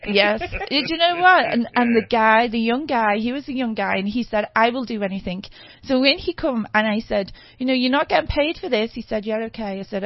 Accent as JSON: {"language": "English", "town": "Liverpool", "region": "North West England", "country": "United Kingdom", "said": "because I'm from Liverpool, and a lot of people from Liverpool originated from Ireland"}